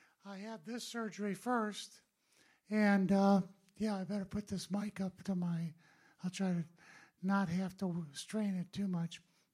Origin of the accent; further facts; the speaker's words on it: Wisconsin, United States; So I was born in Wisconsin, grew up.